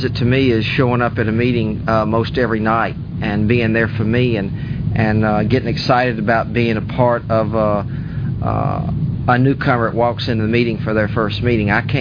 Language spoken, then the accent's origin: English; Memphis, Tennessee, United States; I am an addict from Memphis